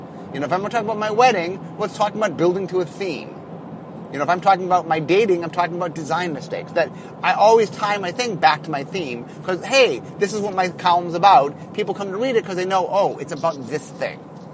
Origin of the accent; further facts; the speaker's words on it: Seattle, Washington, United States; Okay, so I'm from Seattle.